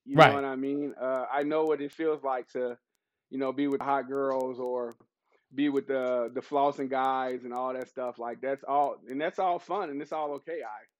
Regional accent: Chicago, Illinois, United States; also born or lived in North Las Vegas, Nevada; growing up in … it teaches you responsibility and different lessons. And then growing up in Chicago and, or, you know, North Las Vegas, those teach you different lessons.

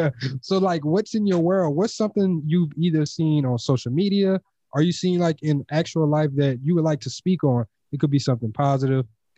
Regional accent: Louisiana, United States; I'm originally from Louisiana, though, so...

